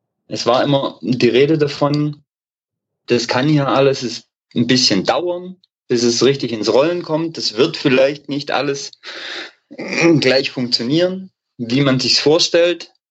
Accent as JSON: {"language": "German", "country": "Germany", "tie": "born there", "lives_now": "Stuttgart, Germany", "said": "Ich bin gebürtiger Ostelbler, wohne aber seit mittlerweile an die 20 Jahren hier im schönen Stuttgart."}